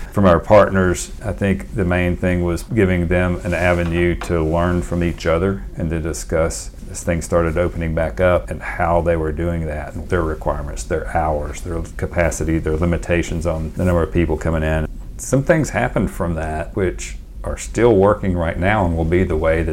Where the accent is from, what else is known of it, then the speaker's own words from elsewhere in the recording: Tennessee, United States; especially in Tennessee, just being home, my home state.